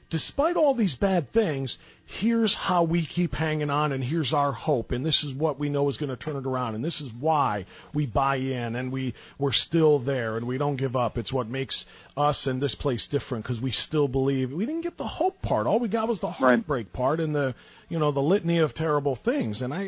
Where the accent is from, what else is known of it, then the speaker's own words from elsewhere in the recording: Cleveland, Ohio, United States; heartbreak and torment of years and years and years of the three major professional teams in that city, my hometown, your hometown, Jim Cushlin's hometown. For all of the Cleveland Indian Brown and Cavaliers fans listening